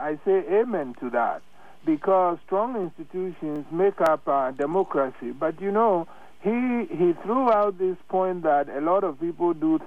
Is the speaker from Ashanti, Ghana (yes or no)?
no; Accra, Greater Accra, Ghana; I grew up in Accra and went to graduate school in Cape Coast.